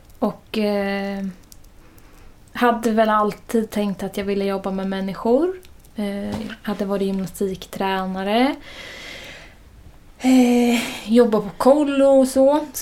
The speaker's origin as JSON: {"language": "Swedish", "town": "Örebro", "region": "Örebro County", "country": "Sweden"}